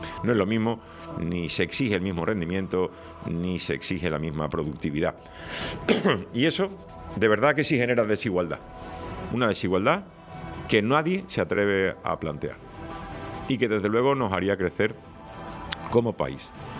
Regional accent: Spain

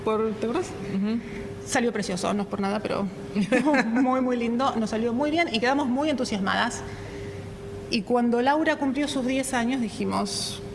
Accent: Argentina; moved away as an adult; now in Minnesota, United States; soy argentina, pero vivo en Minnesota, en Estados Unidos.

